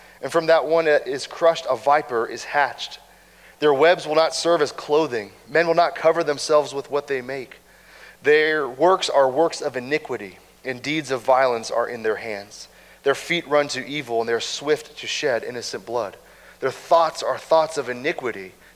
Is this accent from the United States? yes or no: yes; Kansas City, Kansas, United States; I'm from Kansas City originally, and so in my eastern Kansas conception, Manhattan was western Kansas.